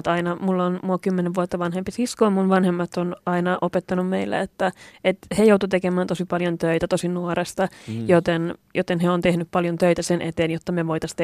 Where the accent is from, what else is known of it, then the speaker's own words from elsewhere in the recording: Lahti, Päijät-Häme, Finland; mä oon kasvanut Lahdessa, siellä oli Hennalan vankileirit. Mä oon itse asiassa kotoisin alueelta, joka oli Metsäkangas, ja siellä oli Kärpäsen koulu. Mä oon käynyt ala-asteeni Kärpäsen koulussa